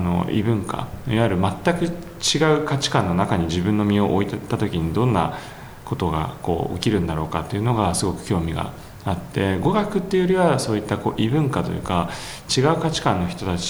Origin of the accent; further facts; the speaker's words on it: Chiba, Japan; 千葉県の千葉市ですね。はい、千葉市出身です。